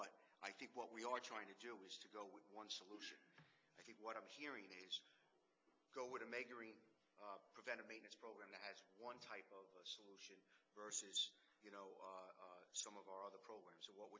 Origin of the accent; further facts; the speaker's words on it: New York City, New York, United States; I was born in New York. I lived through New York. I rode the subways back in the 70s and the 80s.